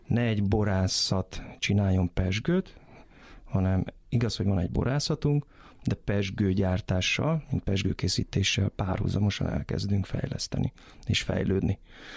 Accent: Veszprém, Veszprém County, Hungary; Kisgyerekkoromtól úgy nőttem fel annak ennél, hogy nem voltam somlószőlősi lakos nagyon sokáig. Veszprémben élt a család, oda kötődtünk

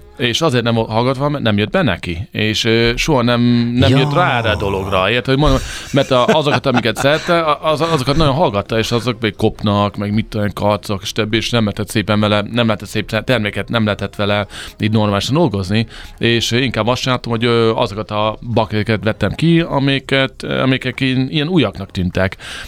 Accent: United States; now in Hungary; ott is születtem, ott nőttem föl. Hát figyelj, most több időt vagyok Magyarországon, mint Amerikában voltam valaha. Szóval magyar vagyok végül is szerintem.

